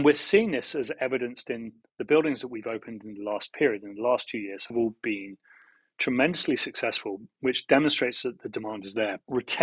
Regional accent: London, United Kingdom; I'm born and raised in London. It's a wonderful city. I will never leave it, but it is also a hard, tough city.

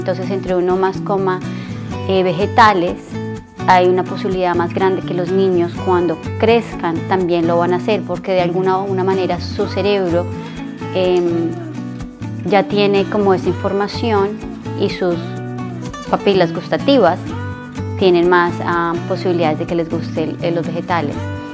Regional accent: Colombia; moved away as an adult; now in New York, United States; Vivimos en el Hudson Valley. Hace 13 años me vine a vivir a Nueva York. Soy colombiana

